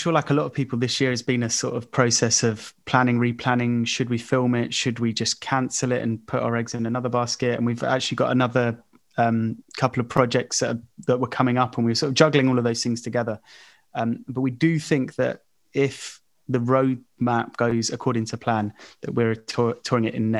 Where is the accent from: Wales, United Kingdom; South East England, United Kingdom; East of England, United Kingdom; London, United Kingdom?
London, United Kingdom; I grew up in Southwest London